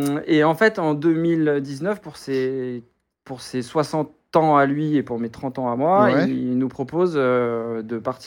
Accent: Lyon, Auvergne-Rhône-Alpes, France; Moi, je suis lyonnais, donc.

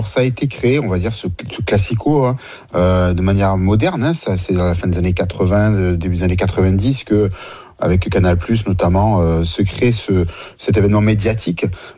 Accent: Marseille, Provence-Alpes-Côte d'Azur, France; moi je suis marseillais, je suis abonné, il n'y a pas de problème.

